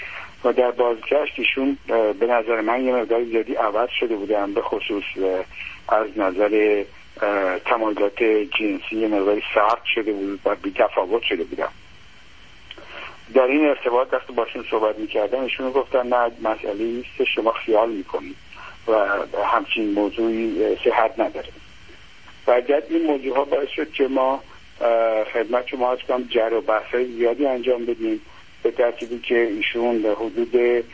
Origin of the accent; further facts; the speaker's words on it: Iran; moved away as an adult; now in New York, United States; ما 8 سال پیش از ایران با آمریکا مهاجرت کردیم و در نیویورک زندگی میکنیم.